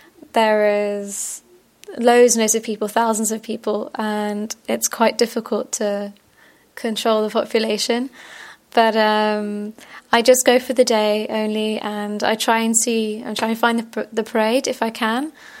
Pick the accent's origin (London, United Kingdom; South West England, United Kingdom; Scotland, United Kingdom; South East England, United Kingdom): London, United Kingdom; I'm from London in UK, in England.